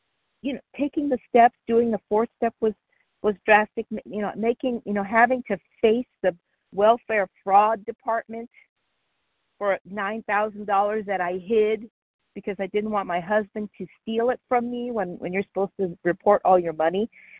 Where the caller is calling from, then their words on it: Palmdale, California, United States; I'm calling from Palmdale, California.